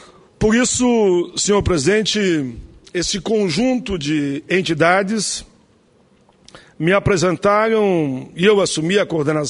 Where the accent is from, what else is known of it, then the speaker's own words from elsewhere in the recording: Caxias do Sul, Rio Grande do Sul, Brazil; lá na minha cidade natal, em Caxias